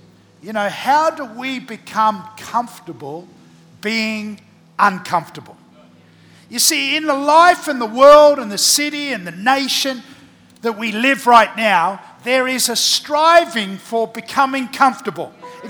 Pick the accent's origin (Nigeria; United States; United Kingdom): United Kingdom; Barnsley, Yorkshire and the Humber; born there; No, I was born in Barnsley